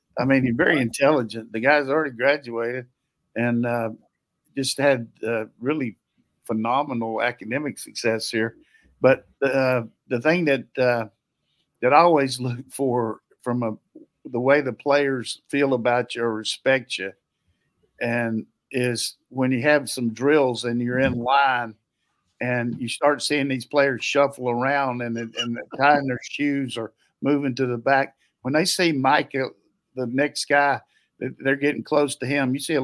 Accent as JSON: {"language": "English", "region": "North Carolina", "country": "United States", "said": "I said, good Lord, I wouldn't do that. I'm from North Carolina, not West Virginia."}